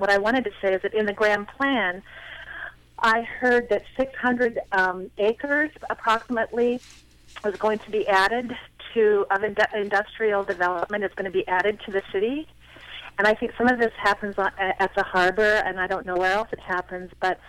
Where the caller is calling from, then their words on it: Portland, Oregon, United States; Hi, Lisa. I am calling from St. John's.